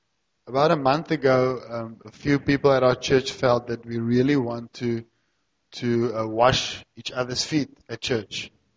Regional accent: Wellington, Western Cape, South Africa; now in Cape Town, South Africa; Now, Afrikaans boykie. I come from Wellington, and you know, the Lord works in amazing ways, because I'm now a pastor in Cape Town

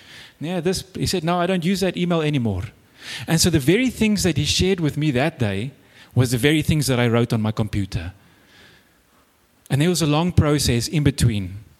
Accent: England, United Kingdom; I got invited as an English person that looked like a hippie doing nothing in the Kouwebokkeveld

